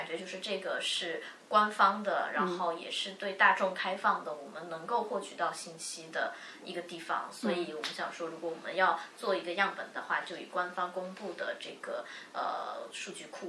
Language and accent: Chinese; China; 因为一般来说作为中国人嘛，就是大家都不愿意走到法院的这一步